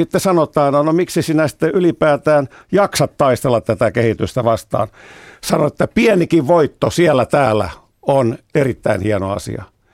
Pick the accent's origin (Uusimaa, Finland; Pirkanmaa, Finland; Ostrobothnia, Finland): Uusimaa, Finland; Helsinki; No mä olen paljasjalkainen helsinkiläinen